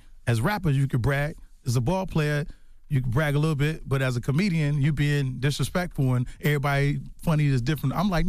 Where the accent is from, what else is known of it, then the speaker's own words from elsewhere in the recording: Chicago, Illinois, United States; now in Los Angeles, United States; Because I'm from Chicago.